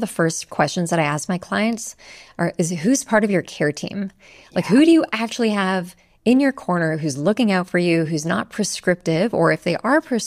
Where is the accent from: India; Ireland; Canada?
Canada; now in United States; I'm Canadian, so this is like a completely different ballgame coming to the US and looking for doctors here.